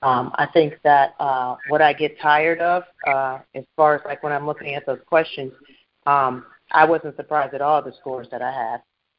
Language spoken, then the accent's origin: English; Cincinnati, Ohio, United States; I'm from Cincinnati, too, originally